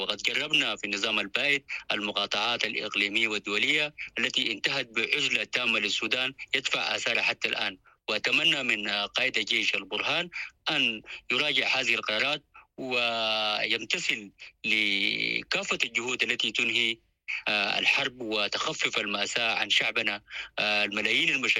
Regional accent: Sudan; وكل هذه الجبهة الهدف منها بأنه نعمل جميعا كسودانيين

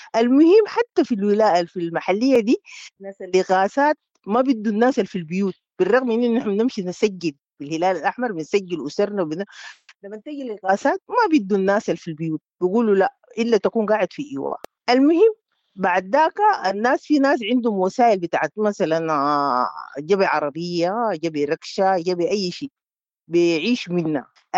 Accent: Khartoum, Sudan; أنا من الخرطوم وجينا وشغالين وبناه

